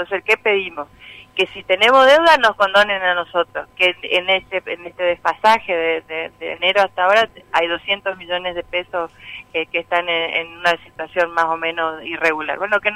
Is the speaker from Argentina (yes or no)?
yes; Argentina